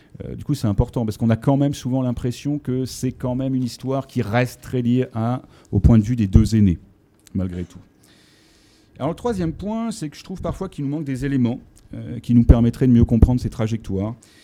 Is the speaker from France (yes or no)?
yes; Flers, Normandy, France; Moi, j'ai grandi à Flers, dans l'Orne, qui est une ville où il y avait une forte immigration maghrébine, mais à distance des grandes villes, à peu près une heure des grandes villes.